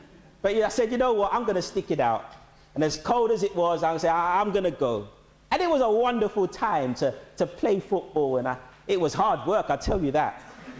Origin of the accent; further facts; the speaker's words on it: London, United Kingdom; Back in Catford when I was growing up in London